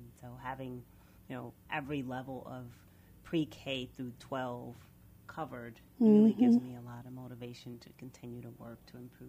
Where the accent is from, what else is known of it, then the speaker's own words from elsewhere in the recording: Lorain, Ohio, United States; So I grew up in Cleveland, Ohio, actually a little town called Lorain, Ohio, just west of Cleveland.